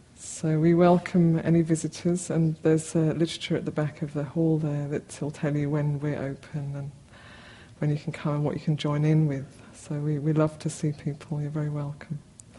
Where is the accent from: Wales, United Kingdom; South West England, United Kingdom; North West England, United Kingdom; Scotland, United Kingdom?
Wales, United Kingdom; So I come from Wales originally